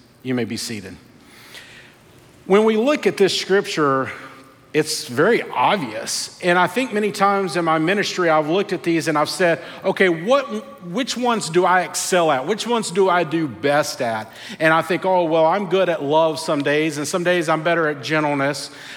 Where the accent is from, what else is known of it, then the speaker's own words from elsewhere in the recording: North Carolina, United States; I'm born and raised in North Carolina. I'm a Tar Heel fan.